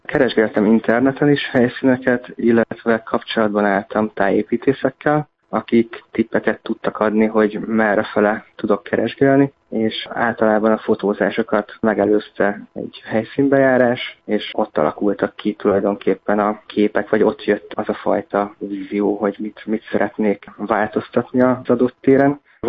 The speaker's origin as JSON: {"language": "Hungarian", "town": "Dunaújváros", "region": "Fejér", "country": "Hungary", "tie": "born or raised there", "said": "én Dunajvárosban nőttem fel, és egy teljes mértékben, teljes egészében mesterséges város, ahol még a természeti környezet is tulajdonképpen telepített."}